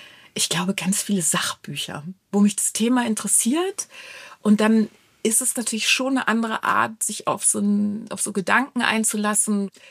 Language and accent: German; Salzgitter, Lower Saxony, Germany; Ich komme ja aus Salzgitter, aus so einem Stadtzusammenhang, wo es so ganz viele Menschen gibt